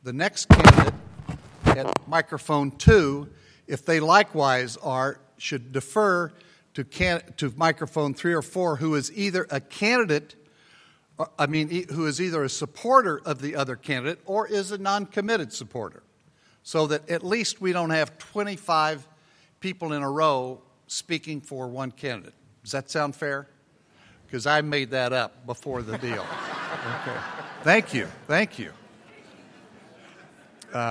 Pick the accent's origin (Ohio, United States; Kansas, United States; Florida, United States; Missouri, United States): Kansas, United States; Wichita; I was your 1988 president. I'm from Wichita, Kansas.